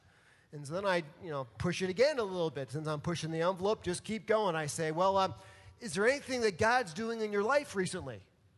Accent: New York, United States; I'm a New Yorker

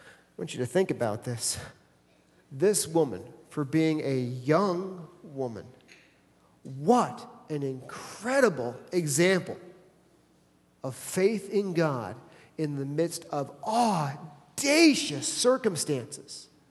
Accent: Michigan, United States; I came from Michigan. In Michigan, we have a really gifted, incredible pastor, a guy named Rob Bell

